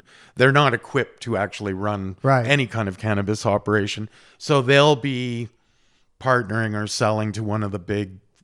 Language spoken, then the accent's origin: English; Toronto, Ontario, Canada; I grew up in Toronto